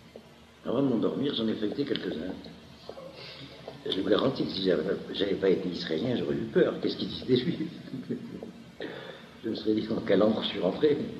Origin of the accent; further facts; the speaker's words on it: Grand Est, France; Bon, je suis alsacien.